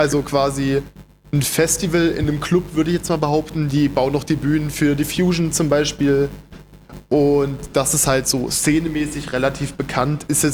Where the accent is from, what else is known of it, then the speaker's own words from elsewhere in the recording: Halle, Saxony-Anhalt, Germany; oder ich komme ursprünglich aus Halle, habe die letzten 8 Jahre dort gelebt und hatte dort eine wundervolle Zeit.